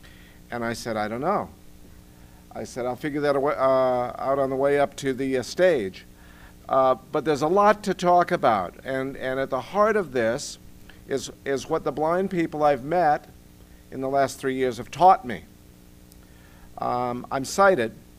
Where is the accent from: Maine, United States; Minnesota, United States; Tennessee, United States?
Minnesota, United States; I grew up in Minnesota. My father was a farmer. My first five grades in school, I went to a one-room school, outdoor toilets, all eight grades in one room.